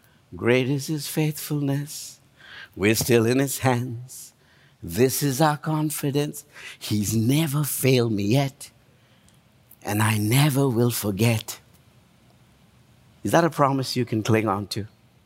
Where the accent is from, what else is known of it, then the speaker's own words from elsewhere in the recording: India; English is a second language; now in United States; I'm from India and I eat a lot of curry.